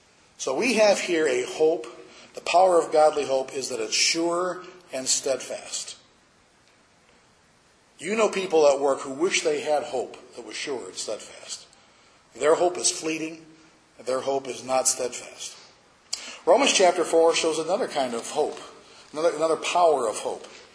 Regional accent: Michigan, United States; Michigan. We're familiar with boats. We've got plenty of water all around us. I remember as a kid growing up on Lake St. Clair

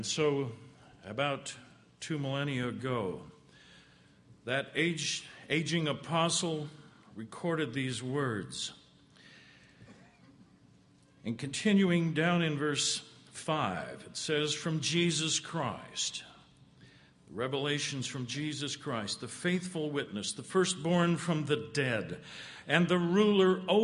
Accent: South Dakota, United States; And when I say I'm from South Dakota, I get looks from where is it to expressions of sympathy.

